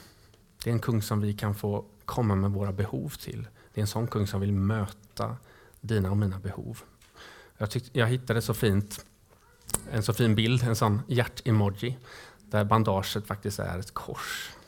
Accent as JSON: {"language": "Swedish", "town": "Gothenburg", "region": "Västra Götaland County", "country": "Sweden", "said": "Jag tänker på Kopparmärra till exempel, jag som är göteborgare."}